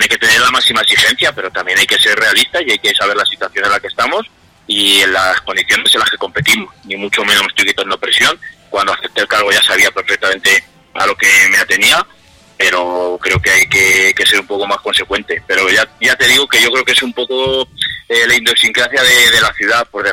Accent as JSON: {"language": "Spanish", "town": "Cuenca", "region": "Castilla-La Mancha", "country": "Spain", "said": "que somos de Cuenca todos y que hay que mirar por el bien de todos"}